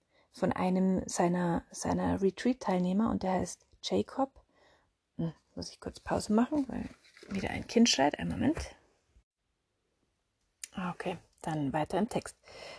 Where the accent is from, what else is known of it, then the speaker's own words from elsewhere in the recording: Bavaria, Germany; Ich komme ja aus Bayern, deswegen muss ich es noch so ein bisschen bayerisch formulieren.